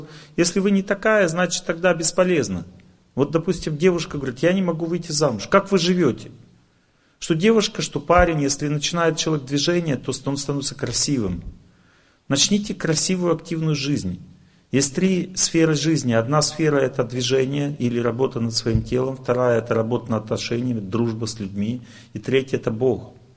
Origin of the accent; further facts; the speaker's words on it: Krasnodar, Krasnodar Krai, Russia; Шел дождь, холодно, я из Краснодара.